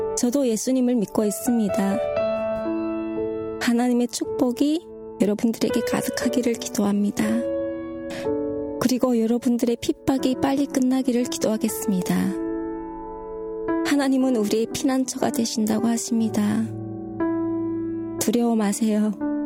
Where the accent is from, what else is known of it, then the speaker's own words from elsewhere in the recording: North Korea; 우리 고향 땅에 있는 북조선 신자분들을 위해서도